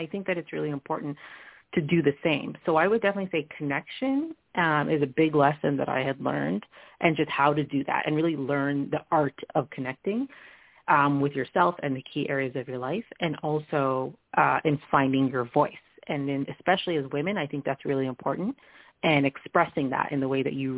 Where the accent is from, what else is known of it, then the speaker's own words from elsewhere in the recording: Toronto, Ontario, Canada; I'm from Toronto, Ontario, Canada. I live with my husband, and I was born and raised here, and I love everything about the city, but, I love to travel and do all those things too, and when I turned 30 a few years ago, I'm 35 now